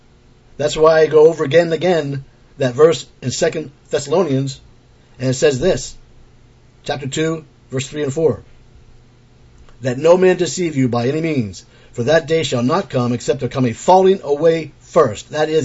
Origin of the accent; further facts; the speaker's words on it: East Coast, United States; I'm from the East Coast and I talk very fast.